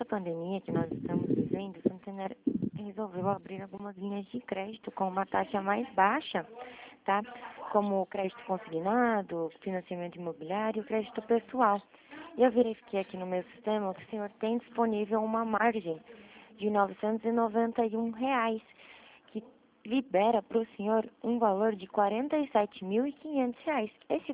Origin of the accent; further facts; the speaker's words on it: Curitiba, Paraná, Brazil; Eu sou de Curitiba